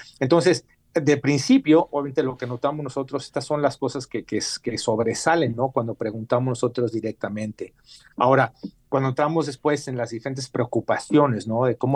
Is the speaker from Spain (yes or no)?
no; Mexico; moved away; vine de México hace ya 22 años y pasamos por lo mismo